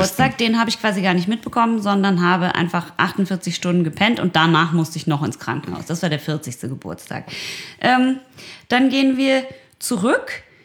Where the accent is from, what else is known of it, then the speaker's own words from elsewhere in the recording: North Rhine-Westphalia, Germany; Ich komme aus dem Ruhrgebiet, ich trinke Bier.